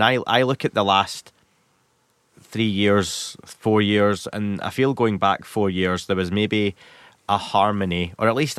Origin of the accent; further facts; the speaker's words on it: Scotland, United Kingdom; I'm Scottish and I don't do that.